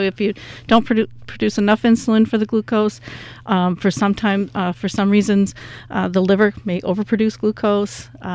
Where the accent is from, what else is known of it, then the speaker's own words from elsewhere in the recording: Phelps, New York, United States; Well, I do live in Clifton Springs. I grew up in the Phelps-Clifton area